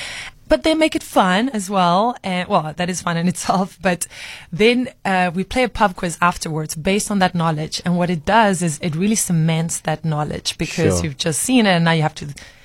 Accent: Argentina; I'm from Argentina originally

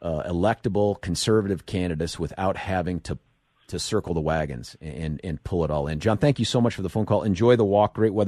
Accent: Lakewood, Colorado, United States; Just for the 7 o'clock hour from Lakewood, my hometown.

